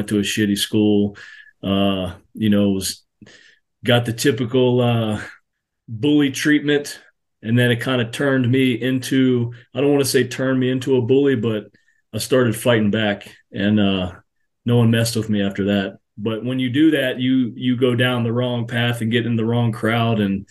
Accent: Daytona Beach, Florida, United States; I'm from Daytona Beach, Florida. You know, used to be the party central place back in the day, spring break.

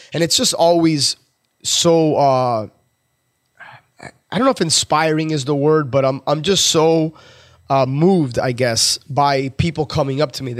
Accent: Miami, Florida, United States; a couple of weeks ago, I got back from, and I say got back, it was in my hometown. I attended Grant Cardone's 10X Growth Conference, which was highly, highly impressive. I mean, the dude packed Marlins Stadium in Miami

